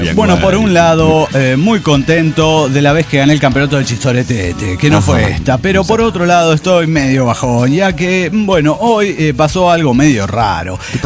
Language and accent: Spanish; Medellín, Antioquia, Colombia; de Medellín, Colombia.